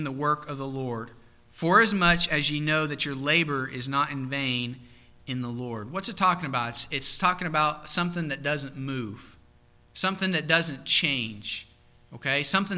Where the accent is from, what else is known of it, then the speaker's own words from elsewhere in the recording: Indiana, United States; I'm from Southern Indiana. I've never even been to the ocean, okay?